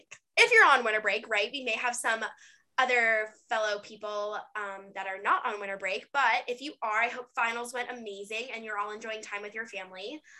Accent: East Cobb, Georgia, United States; People get mad when I say I'm from Atlanta or like I have ATL in my bio. Don't worry, I took it out because like I'm not really from Atlanta. I'm from the suburbs.

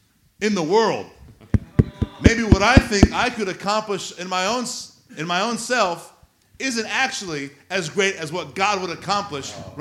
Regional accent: Illinois, United States; I'm from Illinois, you're right.

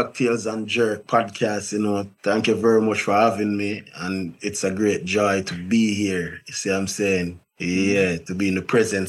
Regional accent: Kingston, Jamaica; I was born in Kingston 20, 29 Conway Drive down in Patrick Gardens, what you call it, Patrick City. See, I'm saying, I grew up as a street kid because my mother is a vendor, street vendor.

